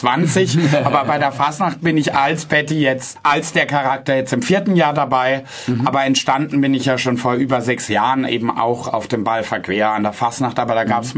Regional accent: Freiburg, Baden-Württemberg, Germany; eine Stunde, beziehungsweise anderthalb durch Freiburg, zeige ihnen meine Heimat

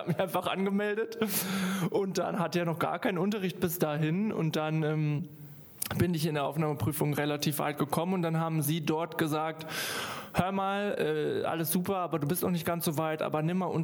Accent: Bocholt, North Rhine-Westphalia, Germany; Als ich jünger war, so in der Pubertät, gab es so eine Musical, AG-Musical-Verein bei uns in Bocholt.

